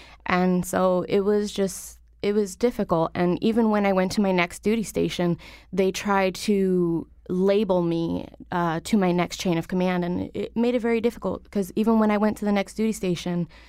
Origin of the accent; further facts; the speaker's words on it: Waterbury, Connecticut, United States; also born or lived in Hartford; Well, I was born here in Hartford, raised in Waterbury, to a low-income family